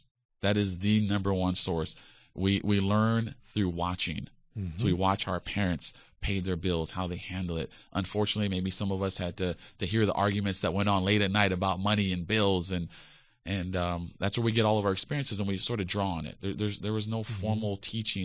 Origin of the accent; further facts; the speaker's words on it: Kahuku, Hawaii, United States; You know, between Waihewa and the North Shore, Kahuku area. So going back right. and forth, moving here and there with different family members.